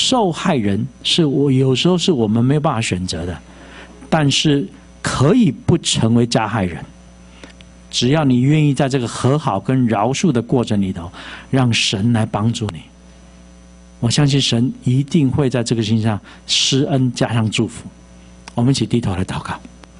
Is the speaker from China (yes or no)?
no; Taiwan; 我们从台湾来的就知道